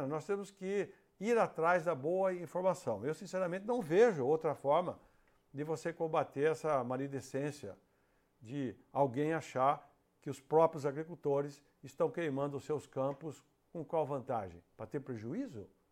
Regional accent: Araras, São Paulo, Brazil; fui para Araras, minha terra natal, aqui no interior de São Paulo.

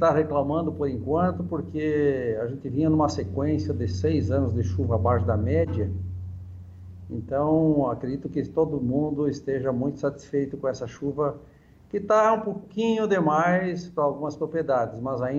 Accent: Jacutinga, Rio Grande do Sul, Brazil; eu sou gaúcho de Jacutinga.

